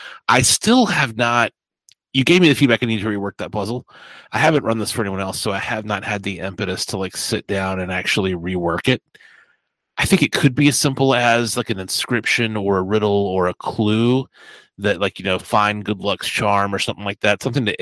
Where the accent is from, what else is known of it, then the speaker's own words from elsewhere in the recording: United States; Obviously, as an American, I've got no real point of view on the Troubles